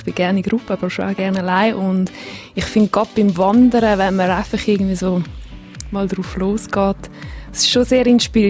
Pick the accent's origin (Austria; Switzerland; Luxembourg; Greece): Switzerland; Winterthur, Zurich; Ich komme aus Winterthur.